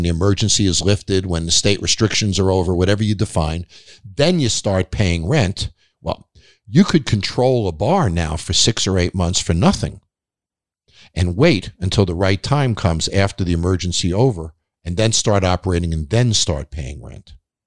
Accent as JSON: {"language": "English", "region": "New York", "country": "United States", "tie": "born or raised there", "said": "I grew up on Long Island. We used to take boats over to Connecticut from Long Island"}